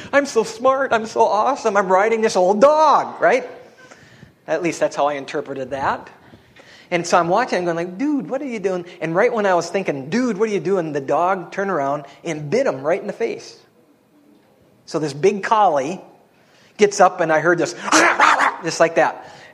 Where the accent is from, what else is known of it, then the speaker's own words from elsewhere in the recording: Dawson, Minnesota, United States; I'm from Dawson, Minnesota.